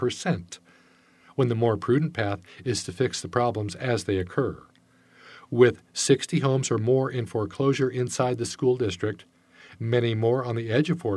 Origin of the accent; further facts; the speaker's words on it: Jefferson, United States; I grew up in Jefferson. I graduated from Jefferson High School in 1998. I bought my first home in Jefferson, and I will buy my next home in Jefferson.